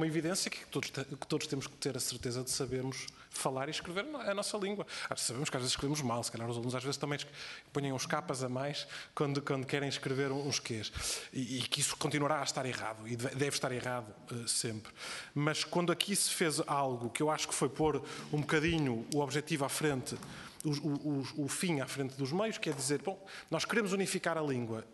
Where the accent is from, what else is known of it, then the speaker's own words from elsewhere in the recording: Porto, Portugal; eu sou do Porto, e no Porto nós nunca, o pretérito perfeito, nós nunca o pronunciamos bem, como sabem, não é? Nós dizemos, nós nunca abrimos aquela, nós abrimos todas as vogais.